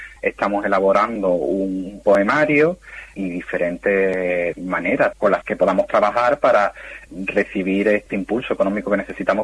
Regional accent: Gibraleón, Andalusia, Spain; Voy a decir una que es de mi pueblo, de mi localidad. Soy de Gibraleón, de Huelva, y allí usamos aviate.

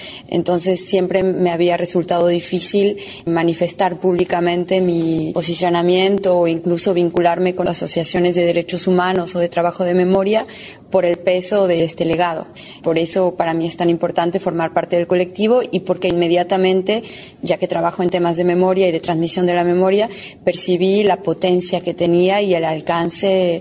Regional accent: Chile; yo formo parte del colectivo como chilena.

